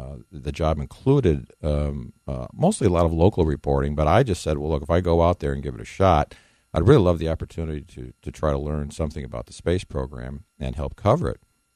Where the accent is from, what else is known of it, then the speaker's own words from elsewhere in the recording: Wisconsin, United States; moved away as an adult; I started my early career up in my home state of Wisconsin, worked for a few papers, and then went and worked for United Press International in India for a while.